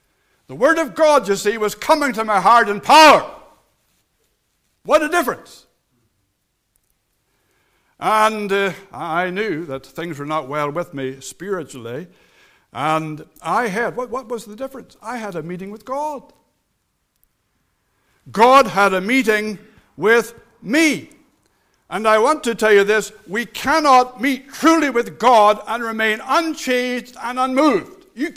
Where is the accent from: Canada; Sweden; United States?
Canada; Fredericton, New Brunswick; born there; I was born in Fredericton, that's the city. New Brunswick, that's the province. Canada, that's the country. In 1959, into a home where the gospel was set before me, where the fear of God was known. In that, my parents were Christians.